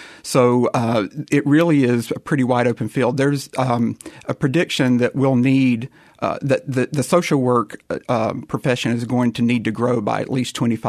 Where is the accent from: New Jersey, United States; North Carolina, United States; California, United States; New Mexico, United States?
North Carolina, United States; Hog Hill; I'm from a rural area. I grew up on Hog Hill, close to Cat Square, North Carolina. That's beside a plateau.